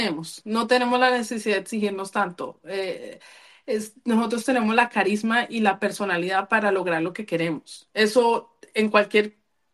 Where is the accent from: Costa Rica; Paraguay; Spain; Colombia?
Colombia; mi país siempre ha sido donde yo nací, que es Colombia, y soy colombiana y voy a ser colombiana toda mi vida. Yo estoy en otros países prestados.